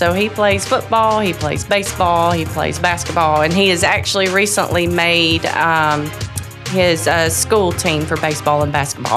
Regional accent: Alexander City, Alabama, United States; So I grew up in Alexander City. I went to Benjamin Russell High School.

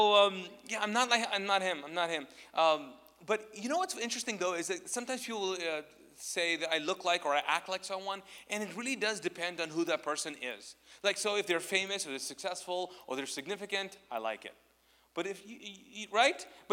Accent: Pakistan; Lego, I do not look like him. I'm Pakistani. He is Indian.

